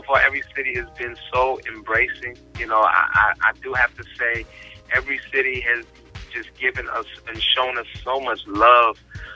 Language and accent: English; Toronto, Ontario, Canada; I have my father's from Jamaica, my mother's from Trinidad. I don't know if everybody knows, I'm from Canada originally.